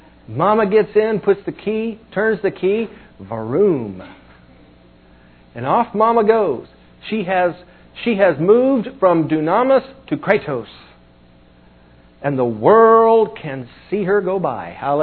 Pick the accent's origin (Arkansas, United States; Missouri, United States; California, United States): Missouri, United States; But I'm from Missouri. So show me.